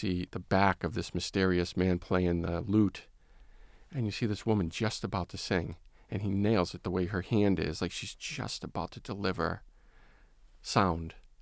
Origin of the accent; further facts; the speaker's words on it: Rhode Island, United States; And he's from Rhode Island. I'm from Rhode Island.